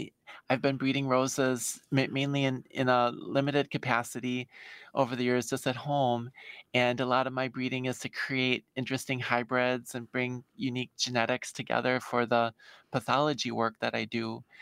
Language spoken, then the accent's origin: English; Milwaukee, Wisconsin, United States; born or raised there